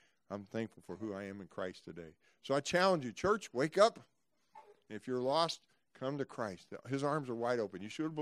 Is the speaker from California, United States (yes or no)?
no; Texas, United States; I came from Texas, you know. You didn't do that there, you know.